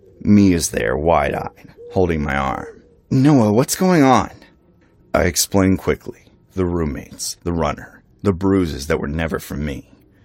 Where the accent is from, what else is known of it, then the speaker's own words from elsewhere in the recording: Sydney, New South Wales, Australia; born there; I wasn't a Yank. I was born in Sydney to American parents.